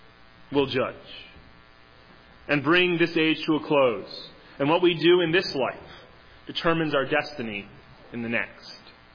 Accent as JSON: {"language": "English", "region": "Midwest", "country": "United States", "tie": "born or raised there", "said": "I grew up in the Midwest and we would have a tornado sirens."}